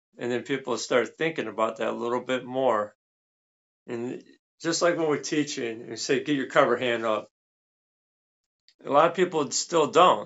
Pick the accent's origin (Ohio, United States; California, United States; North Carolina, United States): Ohio, United States; Cleveland; Much like you, I grew up on Kung Fu Theater. Here in Cleveland, there was a Channel 61, and they used to have that every Saturday morning.